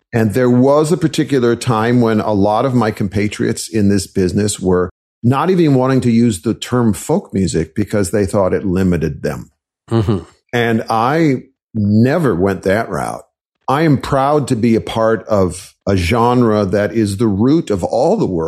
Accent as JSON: {"language": "English", "region": "Wisconsin", "country": "United States", "tie": "born or raised there", "said": "You know, as I'm sure you know, I was raised in Wisconsin, and my first exposure to folk music was via the folk music revival."}